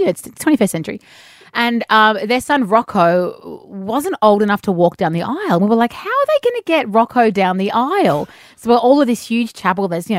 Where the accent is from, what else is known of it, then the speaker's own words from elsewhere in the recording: Philippines; I am Lebanese Australian, but I grew up in the Philippines.